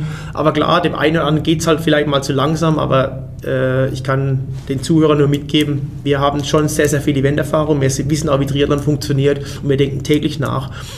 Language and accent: German; Germany; Wir sind das Schöne, was wir als Europäer oder speziell als Deutsche haben, wir leben in einer sehr geordneten Gesellschaft.